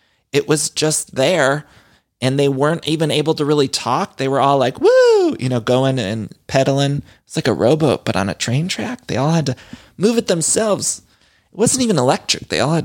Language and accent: English; Ohio, United States; I'm from Ohio. We say pop.